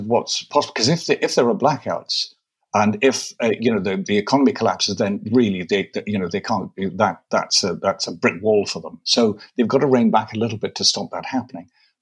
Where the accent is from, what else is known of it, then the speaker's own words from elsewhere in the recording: North East England, United Kingdom; accent: Geordie; I put on a funny accent now, but actually I come from the Northeast. I was Geordie. And when I've had a bit of drink, I started to talk with Geordie again.